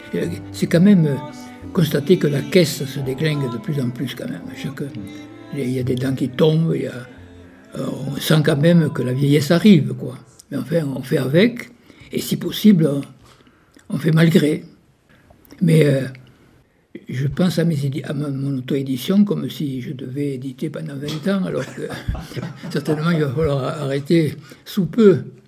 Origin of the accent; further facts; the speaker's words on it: Occitanie, France; Moi, je suis de l'Aveyron, mais oui, ma femme est de Lozère